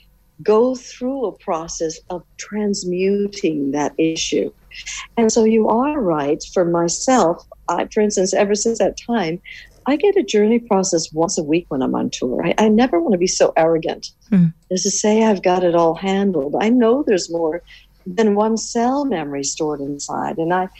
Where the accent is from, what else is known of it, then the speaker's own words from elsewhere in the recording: New York, United States; Now I'm a New Yorker, and I ended up flying to New York as soon as they would let us fly in.